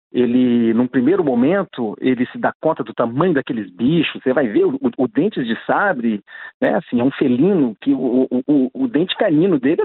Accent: Lagoa Santa, Minas Gerais, Brazil; born there; Eu nasci em Belo Horizonte, lá na terrinha, na grande Belo Horizonte, Lagoa Santa, que é um dos grandes, das localidades mais importantes para a arqueologia americana e mundial

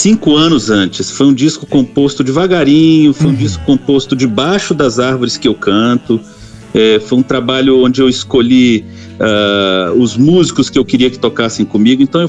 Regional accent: Brasília, Federal District, Brazil; Eu nasci em Brasília, nasci no Cerrado, sempre morei em regiões que tinham o Cerrado à minha volta, né?

